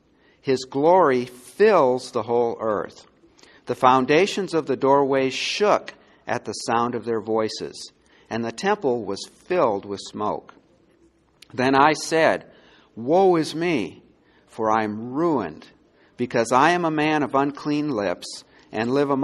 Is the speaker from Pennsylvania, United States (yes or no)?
no; Green Bay, Wisconsin, United States; growing up in Green Bay, Wisconsin, even the football players had their names in the phone book.